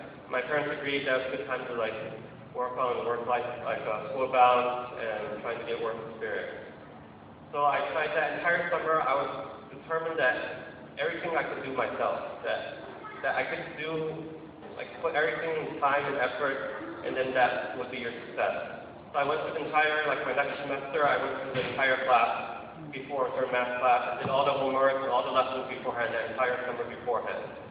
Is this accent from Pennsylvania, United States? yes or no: no; Texas, United States; So I grew up in Texas, South Texas, by Mexico.